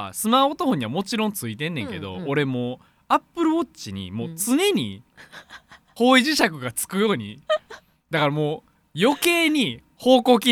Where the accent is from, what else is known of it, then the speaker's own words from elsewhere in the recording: Kobe, Hyogo, Japan; now in Kyoto, Japan; 俺神戸出身で、うん、京都で育ってるからさ、